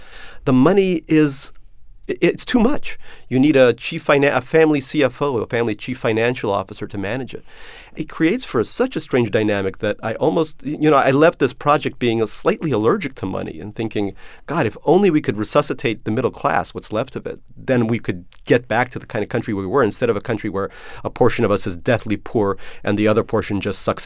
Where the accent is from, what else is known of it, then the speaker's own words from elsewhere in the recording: Queens, New York, United States; So, you know, I grew up poor myself in Queens, just like Barry did, in the same neighborhood.